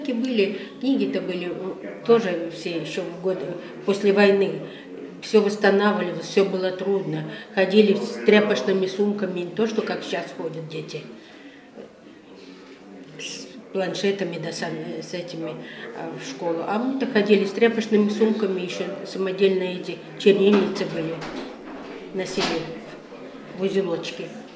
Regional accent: Burfarpus, Altai Krai, Russia; now in Kemerovo, Russia; Село Бурфарпус Алтайского края, Волчихинский район.

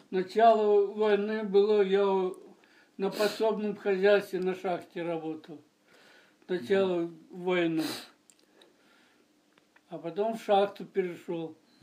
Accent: Isaevka, Akmola Region, Kazakhstan; born there; Лакмолинская область. Ой, деревня Исаевка.

